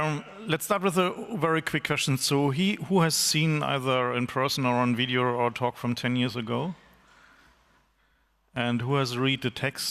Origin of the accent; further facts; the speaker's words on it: East Germany, Germany; I'm from East Germany.